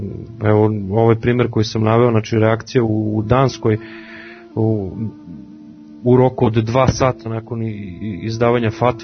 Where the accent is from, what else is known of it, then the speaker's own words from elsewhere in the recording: Serbia; Ja kao Srbin